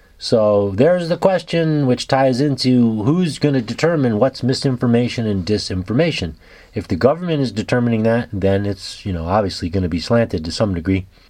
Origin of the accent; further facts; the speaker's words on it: New York City, New York, United States; And so having grown up in the city and being a New Yorker, I know very little.